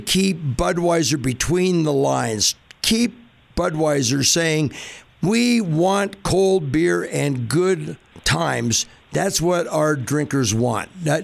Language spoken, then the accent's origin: English; California, United States; I am a Coors guy. I grew up in Southern California.